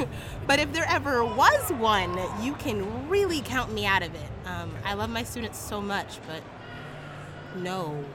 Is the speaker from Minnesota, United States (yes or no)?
no; Virginia Beach, Virginia, United States; I am from Virginia Beach, Virginia.